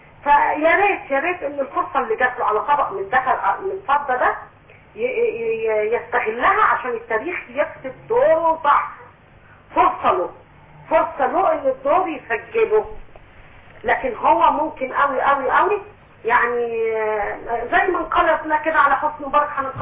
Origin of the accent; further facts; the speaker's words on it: Alexandria, Alexandria Governorate, Egypt; من اسكندريه.